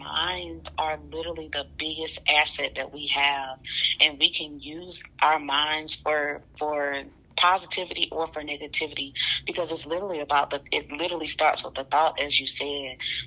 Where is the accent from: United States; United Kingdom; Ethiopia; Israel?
United States; the South; I'm a hugger. I am a hugger. I'm from the South. I'm going to hug you.